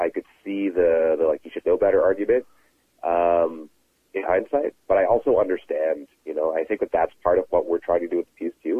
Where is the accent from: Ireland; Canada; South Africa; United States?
Canada; Dartmouth, Nova Scotia; I grew up in the Maritimes, so from Dartmouth, Nova Scotia, which is not the most diverse place. And, you know, there is quite a large African Nova Scotia population, but then as a South Asian, I'm not part of that either.